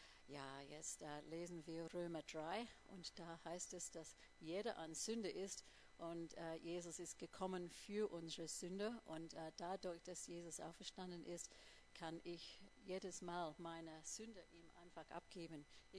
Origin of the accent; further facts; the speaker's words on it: Australia; German is a second language; moved away as an adult; now in Munich, Germany; Ich war dann hier in München, bin Australierin und habe eine Kirche gesucht